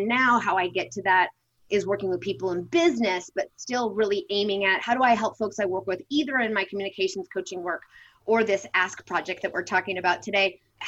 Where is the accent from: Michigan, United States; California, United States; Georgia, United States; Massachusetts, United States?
California, United States; I grew up in the Northern California wine country. My parents were sort of earthy, hippie, surfer types.